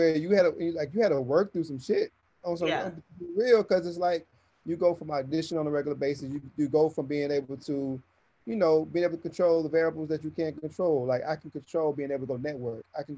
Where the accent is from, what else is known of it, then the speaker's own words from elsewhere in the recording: Hattiesburg, Mississippi, United States; also born or lived in Oklahoma City / Las Vegas; Well, I am from Hattiesburg, Mississippi. I was born in Oklahoma City, raised. I was in Vegas for a minute, then we moved back to Mississippi when I was like 6, 7. I'm country.